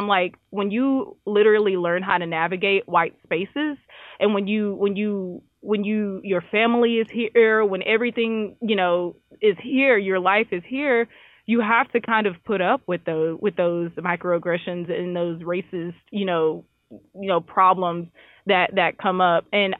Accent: Lufkin, Texas, United States; I was raised up in Lufkin, where my grandpa grew up, you know, before it was bigger than it is right now.

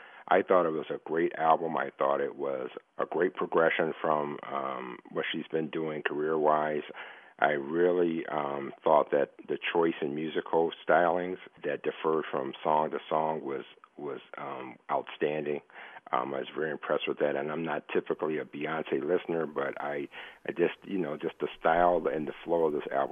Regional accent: Raleigh, North Carolina, United States; I'm from Raleigh, North Carolina.

